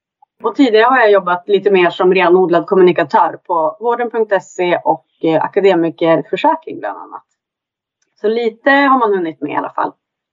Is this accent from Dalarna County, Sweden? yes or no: no; Umeå, Västerbotten County, Sweden; now in Stockholm, Sweden; Men jag kommer från Umeå i grunden och har bott i Stockholm i nästan 10 år.